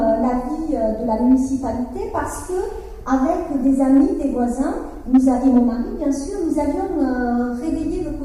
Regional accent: Toulouse, Occitanie, France; Alors, je suis native de Toulouse.

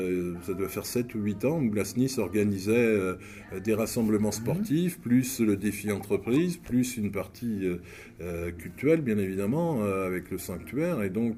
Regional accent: Nantes, Pays de la Loire, France; Alors moi, je suis nantais, donc je suis venu en voiture.

